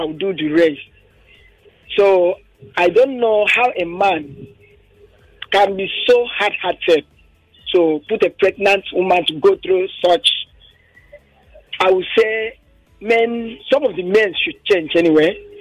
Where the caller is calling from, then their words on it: Bariga, Lagos, Nigeria; from Bariga.